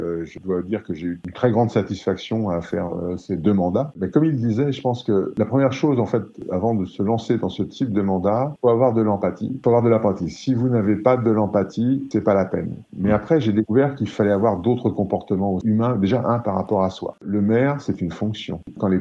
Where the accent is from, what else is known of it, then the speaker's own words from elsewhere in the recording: Pays de la Loire, France; moved away as an adult; also born or lived in Île-de-France; Je suis quelqu'un qui vient d'un milieu rural. J'ai habité très longtemps dans ma jeunesse dans la Sarthe, dans un petit village au sud du Mans. J'ai quitté ce cocon familial à l'âge de 18 ans pour venir travailler en région parisienne.